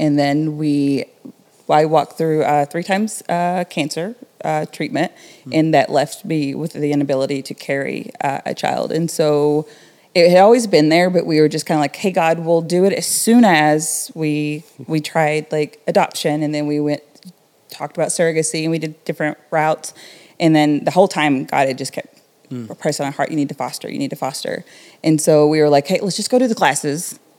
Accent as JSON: {"language": "English", "region": "Tennessee", "country": "United States", "tie": "born or raised there", "moved": "yes", "lives_now": "Rochester, United States", "said": "I am originally from Tennessee, grew up there, been in Rochester for about 15 years now."}